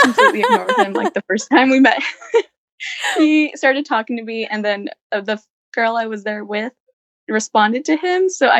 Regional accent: Utah, United States; I'm from Utah, so that's like our big one that I started going to at first.

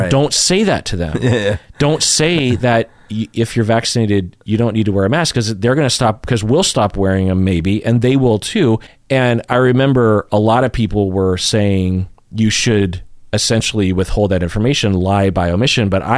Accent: Seattle, Washington, United States; oh, we're from Seattle. And instantly everyone was afraid of us.

